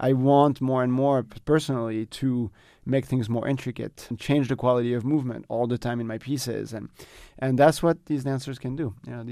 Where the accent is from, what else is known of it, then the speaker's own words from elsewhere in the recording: Senegal; also born or lived in France; now in Los Angeles, United States; actually I was born in France, but I was raised in Senegal. So I really started with African dance.